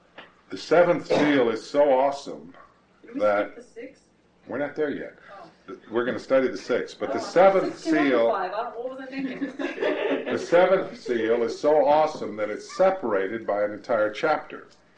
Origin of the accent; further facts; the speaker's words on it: Arizona, United States; Well, they're all over where I grew up in Arizona. There's herds of these Mustangs.